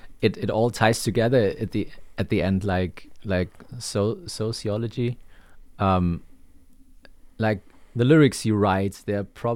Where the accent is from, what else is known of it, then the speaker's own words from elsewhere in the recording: Regensburg, Bavaria, Germany; Born and raised in Regensburg, where I live now.